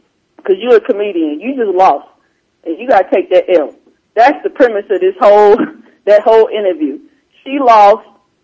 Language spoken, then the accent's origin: English; Midwest, United States; that's all we did growing up. That's, I'm from Midwest, that's all we do is talk shit